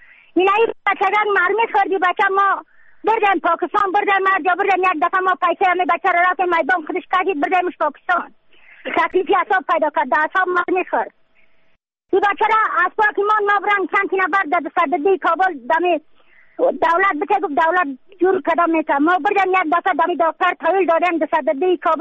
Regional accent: Badakhshan, Afghanistan; از بدخشان هستم، مرکز بدخشان، ولسوالی یکلی پایان، قیره وینگ،

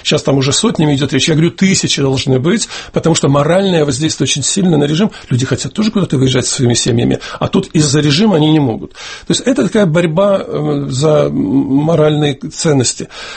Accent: Belarus; я, как белорус, который занимается этими вопросами, мне они болят

